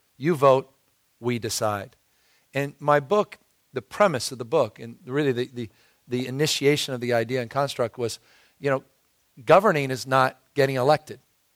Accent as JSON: {"language": "English", "town": "San Francisco", "region": "California", "country": "United States", "tie": "born or raised there", "said": "described San Francisco as 47 square miles surrounded by reality, which is a great way to describe my hometown."}